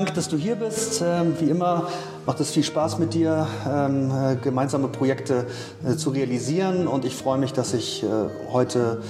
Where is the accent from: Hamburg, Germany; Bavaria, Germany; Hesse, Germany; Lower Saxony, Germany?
Hamburg, Germany; ich bin zwar mitten in Eppendorf groß geworden in Hamburg, aber unsere Pferde waren immer in Schleswig-Holstein